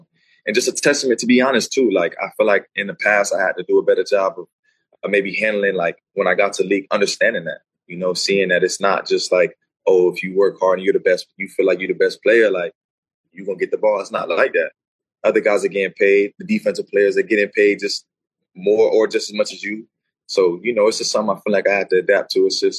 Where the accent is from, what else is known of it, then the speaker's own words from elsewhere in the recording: Florida, United States; I'm from Florida, so I compete with the best of the best. It's just something that I kind of stand on. It's just how I grew up, you know.